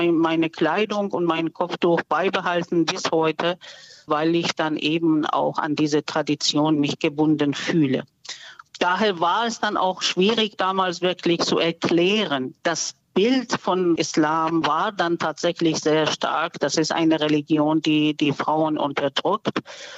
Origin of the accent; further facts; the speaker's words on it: Iran; German is a second language; now in Germany; weil ich ja auch als Iranerin aus dem Iran kam